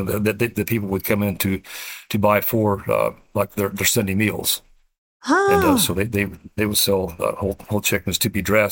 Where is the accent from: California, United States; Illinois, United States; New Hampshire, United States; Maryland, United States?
Illinois, United States; Mattoon; I was born and raised in Mattoon. I was born February 1st, 1960.